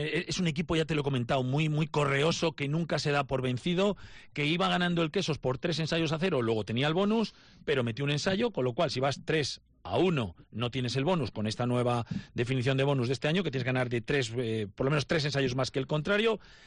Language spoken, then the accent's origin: Spanish; Spain; los españoles, que nos dejamos